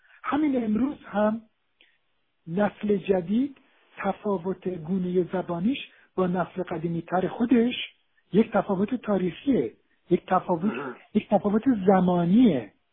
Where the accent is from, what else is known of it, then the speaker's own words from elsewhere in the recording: Iran; زبونش گویشش به گویش من ایرانی نه به تهرانی به خراسانی نزدیکه